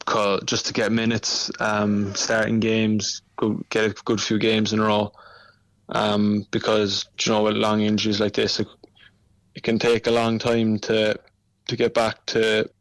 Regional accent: Cork, Munster, Ireland; just a lot of my family were there and stuff, and, you know, we're all from Cork, so it was probably my highlight.

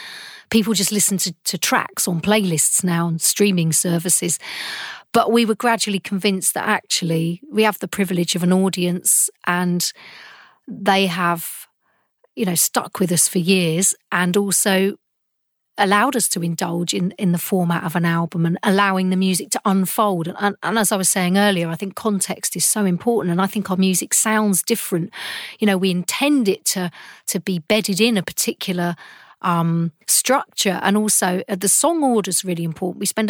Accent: London, United Kingdom; I was born and brought up in London. This is my hometown, my amazing city, harsh city, cruel city, but also a pretty brilliant place to live in many ways.

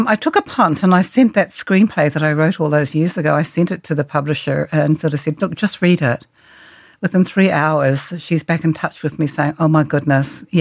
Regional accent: New Zealand; Growing up in New Zealand

